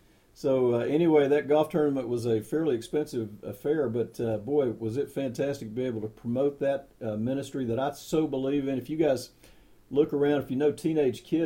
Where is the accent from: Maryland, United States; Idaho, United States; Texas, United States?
Texas, United States; Allen; I'm from Allen, Texas, and we are so thankful for this business.